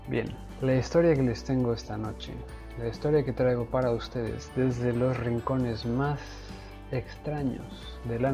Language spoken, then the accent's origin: Spanish; Mexico; fui criado, desde que me iniciaron en eso del catolicismo como buen mexicano.